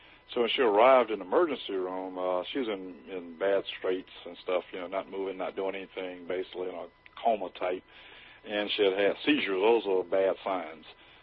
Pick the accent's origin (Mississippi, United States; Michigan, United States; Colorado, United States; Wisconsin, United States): Mississippi, United States; I grew up playing football. I'm from Mississippi, the Deep South, so it's like a religion in the Deep South, football.